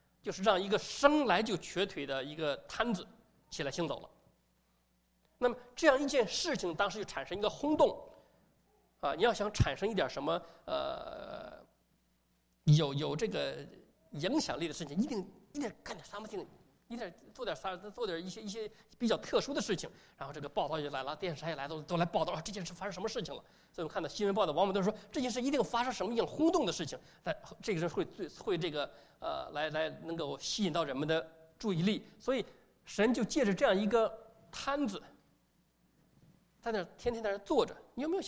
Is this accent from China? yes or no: yes; China; 那犹太人的观念跟我们中国人很相信，比那种东方文化。